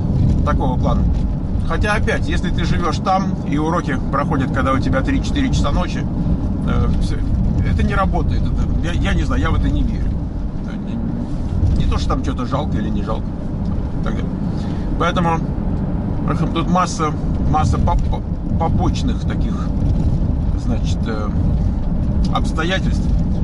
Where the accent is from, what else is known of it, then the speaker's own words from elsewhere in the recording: Moscow, Russia; мы оба там из России, я из Москвы